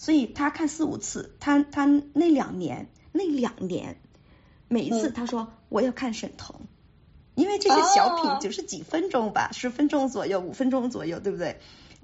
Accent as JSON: {"language": "Chinese", "region": "Guangdong", "country": "China", "tie": "born or raised there", "said": "虽然我在广东长大"}